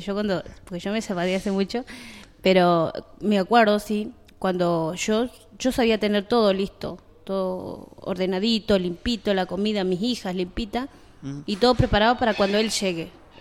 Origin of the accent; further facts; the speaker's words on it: La Plata, Buenos Aires Province, Argentina; Sí, yo soy de Los Hornos.